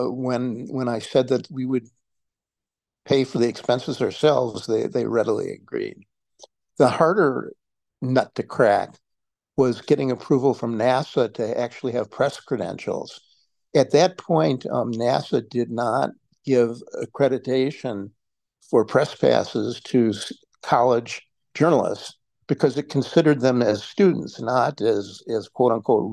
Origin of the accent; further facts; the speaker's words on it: Chicago, Illinois, United States; a school age friend of mine who I grew up with in Chicago, was also interested in the space.